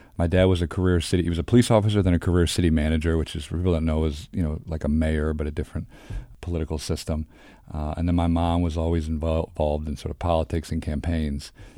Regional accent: Detroit, Michigan, United States; now in Philadelphia, United States; So I grew up in Detroit, played at Cincinnati, then played 4 years in Houston.

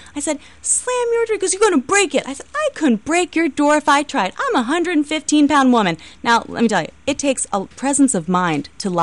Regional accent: Philadelphia, Pennsylvania, United States; now in New York, United States; so I'm still a Philadelphian, but I always wanted to try my hand there

